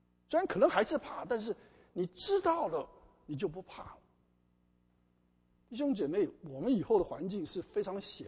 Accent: China; 那我们中国人呢、啊、以前呢、啊、都是非常怕爸爸的

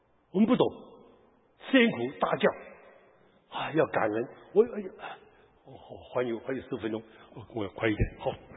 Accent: Taiwan; now in United States; 那我是台湾人，

